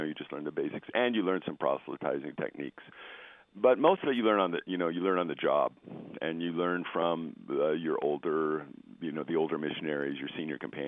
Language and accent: English; United States; You know, we're from America. We're trying to learn your language.